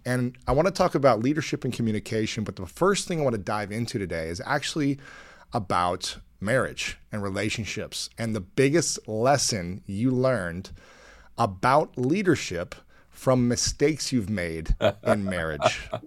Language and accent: English; Delaware, Ohio, United States; Your wife grew up in the same, essentially, neighborhood that I grew up in Delaware, Ohio.